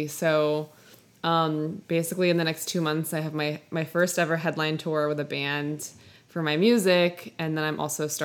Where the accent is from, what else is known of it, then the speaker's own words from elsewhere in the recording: New York City, New York, United States; Yeah, so I grew up in New York City, and my dad was on Broadway when I was a kid.